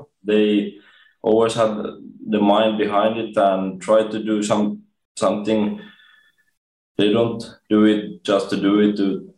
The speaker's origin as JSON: {"language": "English", "town": "Espoo", "region": "Uusimaa", "country": "Finland", "said": "Yeah, I'm from Espoo, Finland. It's like 50 minutes from Helsinki"}